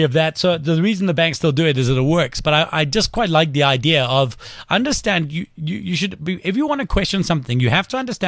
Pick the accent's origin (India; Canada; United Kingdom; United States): United Kingdom; Scotland; I'm Scottish, and one of the things I'm most upset about is, I mean, I've got an Irish surname and I don't have a clan and a tartan